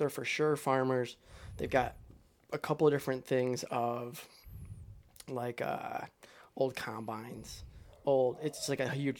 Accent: Michigan, United States; hey, you know, we're from Michigan.

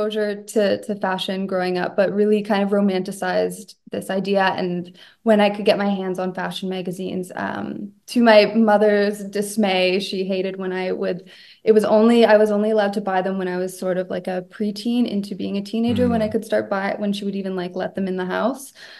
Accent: Canada; moved away as an adult; now in Netherlands; So I grew up in like a very rural community, in Canada, where like lots of farms, lots of trees, lots of nature.

